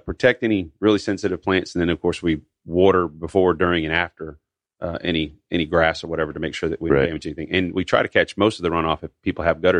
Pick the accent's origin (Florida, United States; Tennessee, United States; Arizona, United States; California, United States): Florida, United States; Milton; I was born in Milton Pace and whatever, and I lived here my whole life except when I left for 4 years in the military.